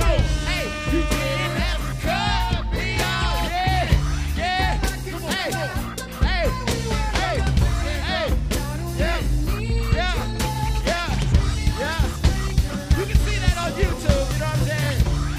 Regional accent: Atlanta, Georgia, United States; now in Philadelphia, United States; I'm from the South, right? A-Town to be exact. Southwest, that is. Believe that. But you know what I'm talking about? I live in Philly, man.

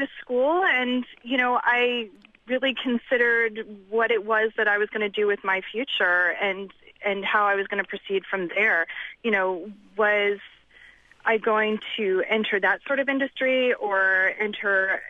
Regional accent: New York, United States; But I grew up in Dutchess County, which is the home of IBM.

